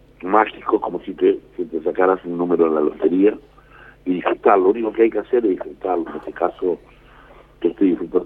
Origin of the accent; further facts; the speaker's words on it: Salta, Argentina; yo soy salteño, así que sabrán que comparto muchas cosas con ustedes